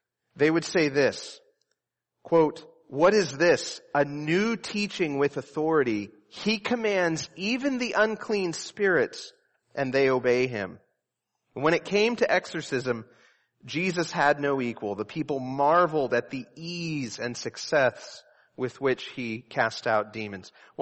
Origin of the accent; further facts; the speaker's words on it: Santa Clarita, California, United States; I was from Southern California. I hope you wouldn't call me a liar. Santa Clarita is a suburb of the greater Los Angeles area.